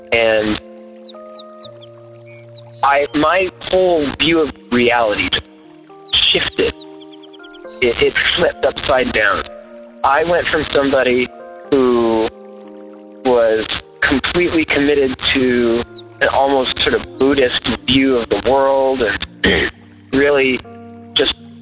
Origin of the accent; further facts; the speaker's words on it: Los Angeles, California, United States; But I grew up in a town. I grew up in Los Angeles. There's churches everywhere.